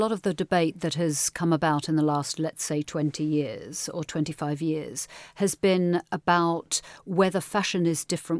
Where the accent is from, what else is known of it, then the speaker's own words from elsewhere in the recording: Australia; but I can say it because I am Australian.